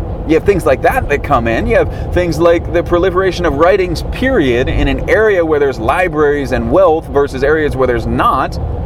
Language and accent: English; United States; So it's not like I, as an American, am as influenced by things